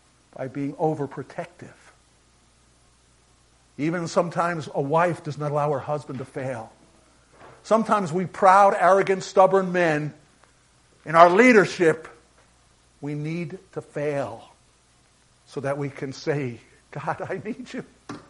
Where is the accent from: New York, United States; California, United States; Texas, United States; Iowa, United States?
New York, United States; Staten Island; Again, growing up in New York City, not Manhattan, but Staten Island. It was part of New York City.